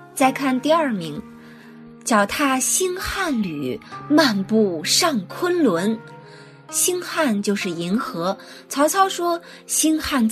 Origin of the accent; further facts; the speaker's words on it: China; 所以你有没有发现，在我们中国人心里，能吸引我们的更好的境界，其实就是开阔、宏大，就是雄浑